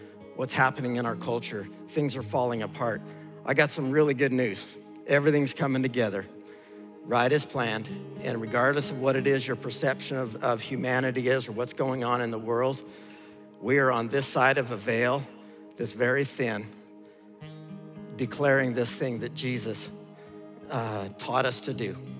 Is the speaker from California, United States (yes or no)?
no; Idaho, United States; I'm from Idaho. We still use a sundial up there, and it's like last May, so we're catching up.